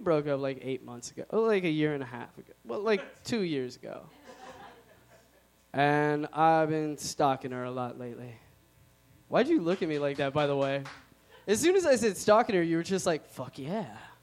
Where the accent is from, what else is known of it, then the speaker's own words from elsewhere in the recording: Somalia; Yeah, I'm from Somalia. You know, the dangerous part of Africa.